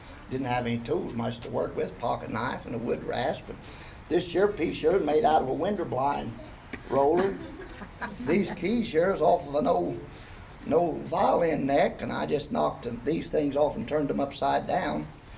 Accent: West Virginia, United States; Yeah, we were raised in Braxton County.

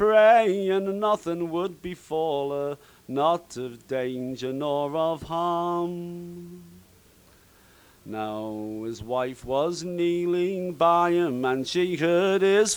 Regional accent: Gateshead, North East England, United Kingdom; I come from a town called Gateshead, which is next to Newcastle upon Tyne, and Newcastle is much better known than Gateshead. It's about 45 miles from the Scots border. And our dialect is somewhat strange to a lot of people.

